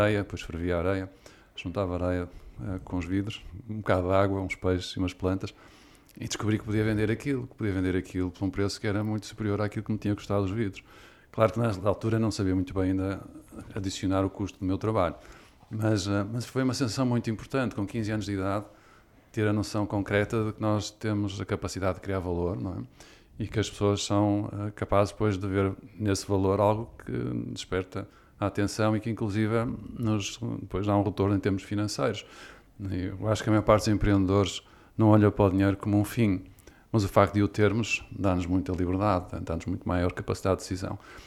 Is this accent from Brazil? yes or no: no; Porto, Norte, Portugal; Eu sou do Norte, não sei se já repararam, se calhar ainda não, mas eu nasci perto do Porto, vivi a minha infância no Porto.